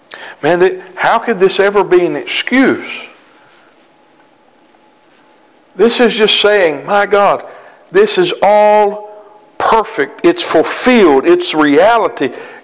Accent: South Carolina, United States; I'm from South Carolina, I don't know how to pronounce things.

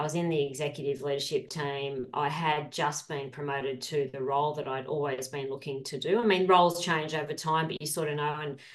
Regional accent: Sydney, New South Wales, Australia; I am Sydney through and through. Yeah, a real city kid, actually.

